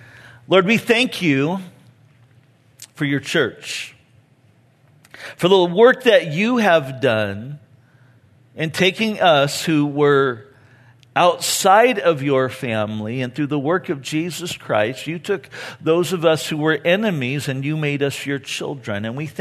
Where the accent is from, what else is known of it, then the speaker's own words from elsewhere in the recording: California, United States; now in Vista, United States; You see, I grew up in Orange County, and all the streets up there pretty much are just straight streets that go either north, south, east, and west. But here, it's a little bit different.